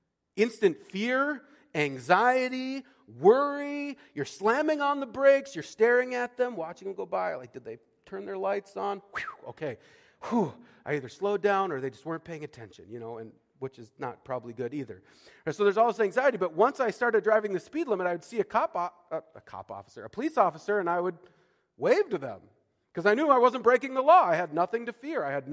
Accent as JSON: {"language": "English", "region": "Montana", "country": "United States", "tie": "born or raised there", "said": "For those of you who know me, I grew up in Montana, and I grew up riding dirt bikes and racing dirt bikes"}